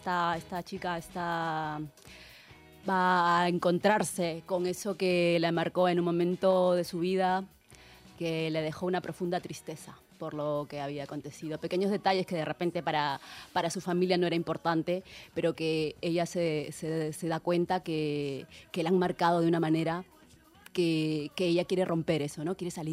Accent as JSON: {"language": "Spanish", "region": "Lima", "country": "Peru", "said": "Yo soy de Lima, sí."}